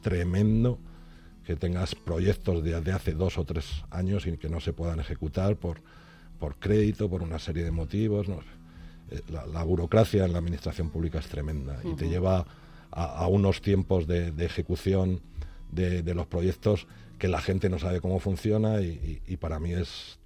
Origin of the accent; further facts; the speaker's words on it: Camarma de Esteruelas, Community of Madrid, Spain; Además, como te digo, era mi pueblo. Pero de repente, pues Luis Gregorio, como digo, el antiguo alcalde, se cansó, dijo que no quería continuar y la agrupación socialista de Camarma me vio como un buen aspirante al título